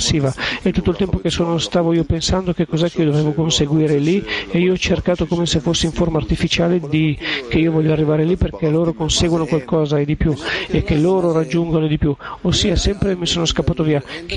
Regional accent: Rehovot, Central District, Israel; Italian is a second language; io sono di Rehovot

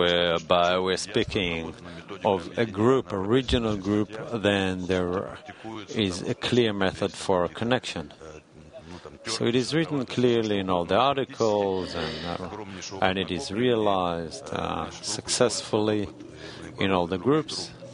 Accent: Krasnoyarsk, Krasnoyarsk Krai, Russia; English is a second language; And I'm from Krasnoyarsk

